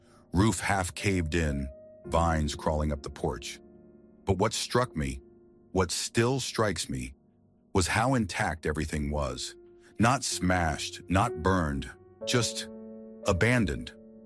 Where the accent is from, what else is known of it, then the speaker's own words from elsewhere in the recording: Longview, Washington, United States; when I grew up in Longview, Washington, my dad worked at the Weyerhaeuser Mill, and we lived near the edge of one of their massive timber properties, thousands of acres of dense forest.